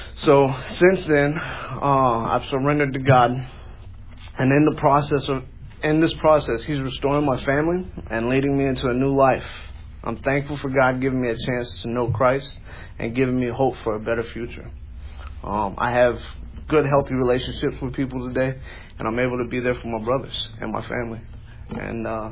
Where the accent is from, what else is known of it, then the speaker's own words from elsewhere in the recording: Bradenton, Florida, United States; I'm 34 from Bradenton, Florida. I grew up in a single-parent home in a low-income neighborhood.